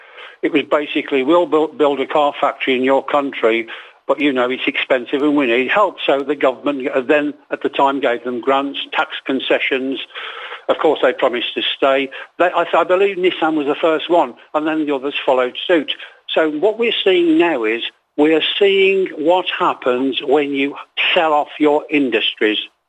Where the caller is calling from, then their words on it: Mallorca, Balearic Islands, Spain; Good morning, everyone. … from Mallorca.